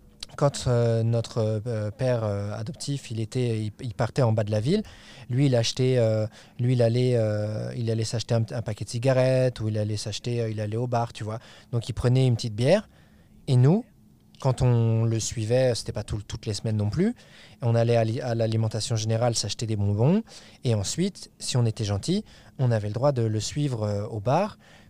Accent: Paris, Île-de-France, France; born there; also born or lived in Cergy; Non, moi, je suis née à Paris 14e.

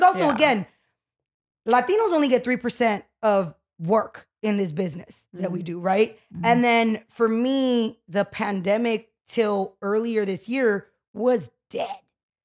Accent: Montebello, California, United States; I grew up in Montebello.

